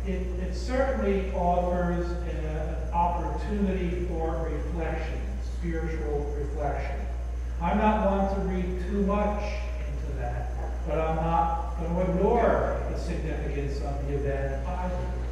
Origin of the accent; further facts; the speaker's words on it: New Jersey, United States; and I'm from New Jersey, and I'll tell you, we don't get earthquakes in New Jersey.